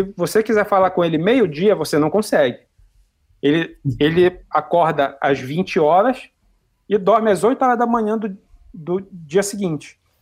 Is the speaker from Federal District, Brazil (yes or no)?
no; Belém, Pará, Brazil; pra quem não sabe, eu sou de Belém.